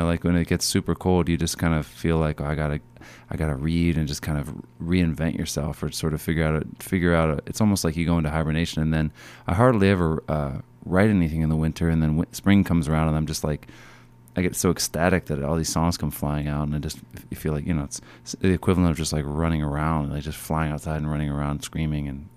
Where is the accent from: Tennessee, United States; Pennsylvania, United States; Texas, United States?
Pennsylvania, United States; Pittsburgh; Well, I grew up in Pittsburgh, and I hadn't been to Minnesota until I was probably 18 years old